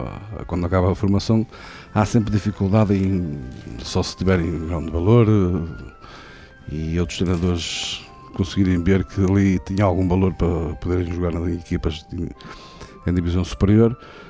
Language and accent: Portuguese; Real, Portugal; Isto é uma paixão, somos de Real e gostamos do clube da nossa terra.